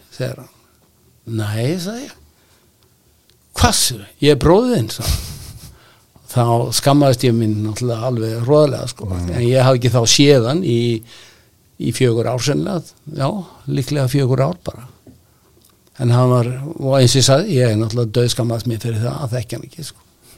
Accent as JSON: {"language": "Icelandic", "town": "Akranes", "region": "Western Region", "country": "Iceland", "tie": "born or raised there", "said": "ef þú hefur nógan áhuga, þá náttúrulega æfir og það gerðum við upp á Skaga sem krakkar"}